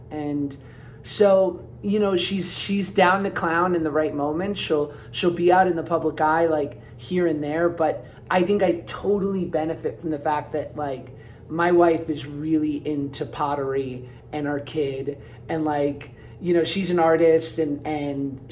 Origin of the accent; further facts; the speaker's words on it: New York, United States; I, you know, I'm from New York. I, you know, I work in entertainment.